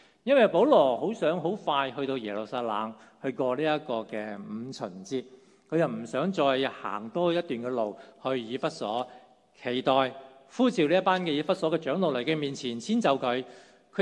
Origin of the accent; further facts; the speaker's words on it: Guangdong, China; 我哋广东人都识讲啦。